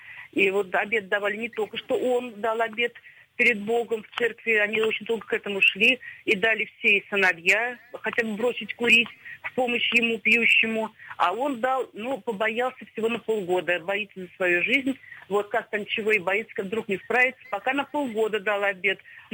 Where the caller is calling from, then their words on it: Moscow Oblast, Russia; Здравствуйте, я из Подмосковья